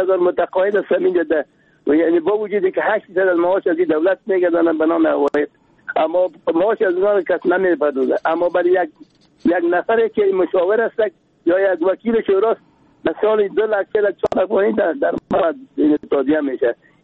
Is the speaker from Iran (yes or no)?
no; Kabul, Afghanistan; گفتم که از کابل هستم.